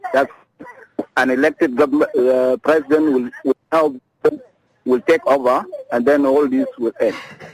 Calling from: Bor, Jonglei, South Sudan

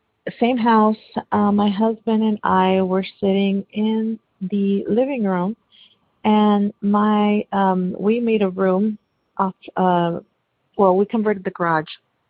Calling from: Texas, United States; I'm calling from Texas.

